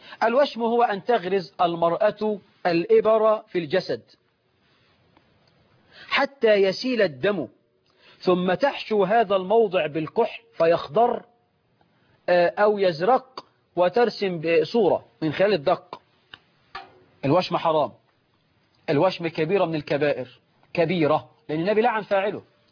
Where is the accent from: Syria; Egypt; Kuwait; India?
Egypt; في النوبة عندنا في مصر، في اليمن والحجاز وبعض الدول العربية الخليجية